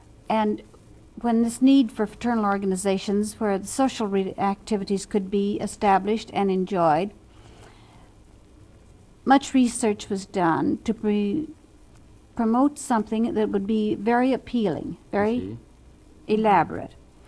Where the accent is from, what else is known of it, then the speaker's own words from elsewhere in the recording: Hollywood, California, United States; No, I come from Southern California